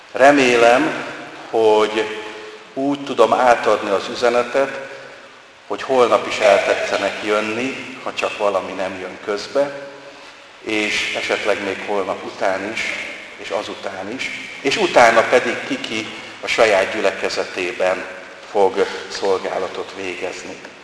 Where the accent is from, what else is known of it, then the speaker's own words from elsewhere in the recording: Budapest, Hungary; now in Vác, Hungary; valóban Vácról érkeztem, 1963. szeptember 29-én születtem, Újpesten nőttem föl, majdnem az Attila utcai református templom mellett